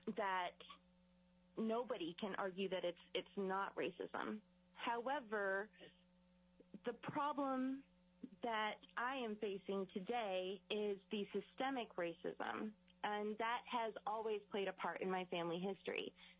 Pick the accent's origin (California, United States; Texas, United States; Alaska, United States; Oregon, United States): Alaska, United States; Fairbanks; I am indigenous. I am Inupiaq, but I was raised in Fairbanks, Alaska, in the foster care system.